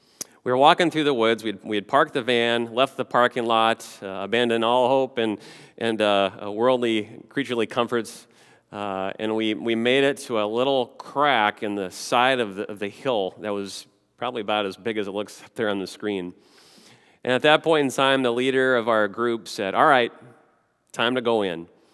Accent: Nebraska, United States; You know, growing up in the Midwest and in rural Nebraska, I can think of times when storms would roll through and the power would get knocked out.

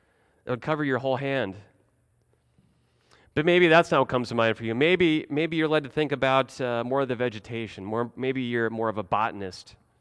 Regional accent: Nebraska, United States; Good old Nebraska didn't sound so bad. My home state, if I haven't mentioned that before.

